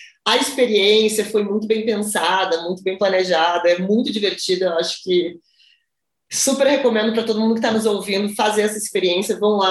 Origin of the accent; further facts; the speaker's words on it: South Region, Brazil; now in São Paulo, Brazil; nossa, cada vez que alguém vier nos visitar aqui em São Paulo, porque a gente é do Sul